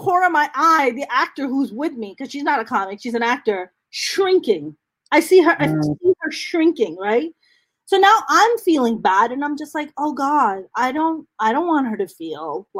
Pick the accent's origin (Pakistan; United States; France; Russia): Pakistan; I think for me, like, I grew up in Pakistan.